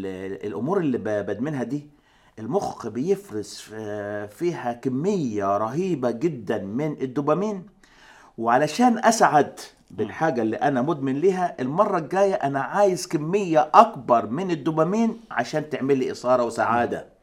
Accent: Egypt; العراقي يحب، وأنا برضو كمصري أحب.

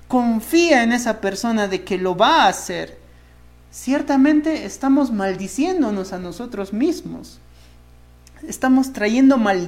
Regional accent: Peru; Yo que soy bien peruanazo, yo que soy bien peruano

